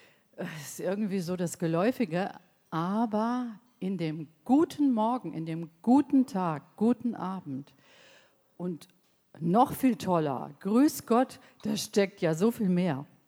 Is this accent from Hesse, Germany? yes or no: no; Bad Oeynhausen, North Rhine-Westphalia, Germany; Ich stamme aus Westfalen, aus Bad Oeynhausen.